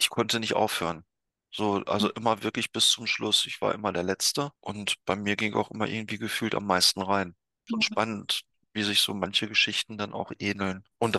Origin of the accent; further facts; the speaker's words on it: Northern Germany, Germany; Ich komme aus Norddeutschland, hier wird viel gefeiert und auch viel getrunken.